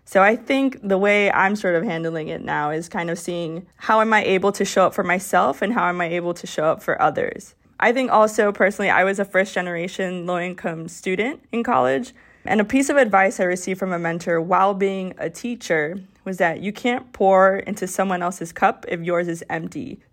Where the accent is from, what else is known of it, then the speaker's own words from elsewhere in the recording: Miami, Florida, United States; So I was considering either moving to my hometown of Miami, Florida